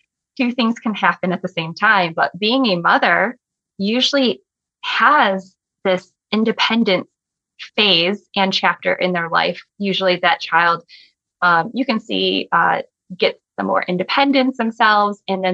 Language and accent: English; Michigan, United States; I'm originally from Michigan. Remember, I used to be there.